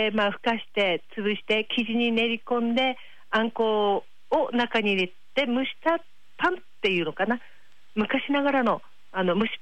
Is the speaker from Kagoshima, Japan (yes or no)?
no; Tsushima, Nagasaki, Japan; born there; moved away as an adult; now in Namie, Japan; 私は浪江町に嫁いたんですけども、生まれは対馬なもんですから、車で40分ぐらいかけて実家まで行って